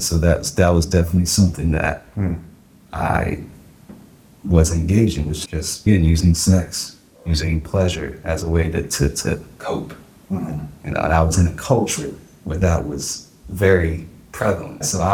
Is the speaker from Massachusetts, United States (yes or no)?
no; Tampa, Florida, United States; also born or lived in England; I grew up really everywhere, but I was born in England. We moved around quite a few years until my parents got divorced. My mom took my younger brother and I. We settled in Tampa, Florida for about 11 years until I joined the military myself.